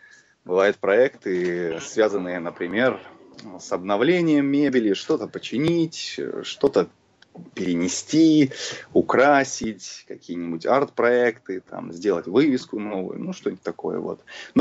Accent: Russia; Нет, нет, нет, я из России.

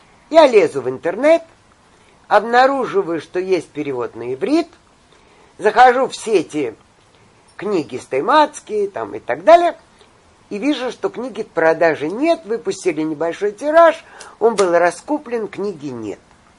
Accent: Baku, Azerbaijan; Однажды к нам приехал турок-подрядчик, а я же из Баку.

